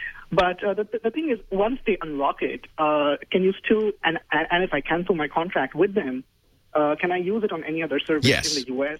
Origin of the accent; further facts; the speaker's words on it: India; now in United States; I'm actually from India. I'm an international student here in the U.S., so I'm here for 2 years.